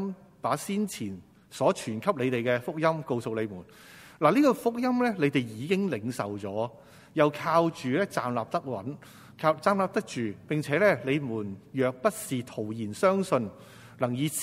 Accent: China; 即系我哋中国人都有啲咁嘅讲法系嘛

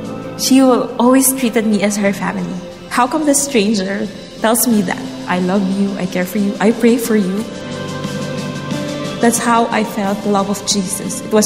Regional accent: Baguio, Cordillera Administrative Region, Philippines; I grew up in Baguio City, Philippines.

